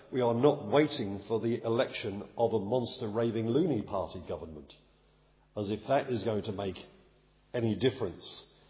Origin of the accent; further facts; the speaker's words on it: England, United Kingdom; born there; Just as I was born in England, and thus I became a subject of this country